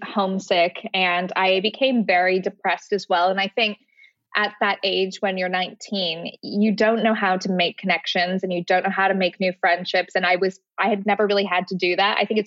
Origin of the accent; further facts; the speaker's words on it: Canada; moved away as an adult; also born or lived in London, United Kingdom; I've spent all of my 20s in London. So I'm like, it's a bit of a weird limbo for me, because it's like, I am Canadian. I identify with like that upbringing and all my family and friends are there.